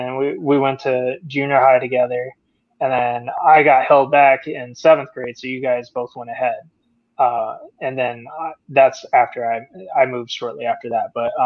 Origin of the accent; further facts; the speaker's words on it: Leesville, Louisiana, United States; And I grew up in Leesville, Louisiana with you guys.